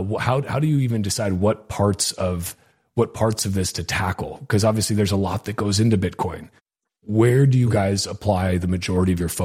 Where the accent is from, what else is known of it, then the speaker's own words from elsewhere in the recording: United States; as an American, obviously, like, I love my country.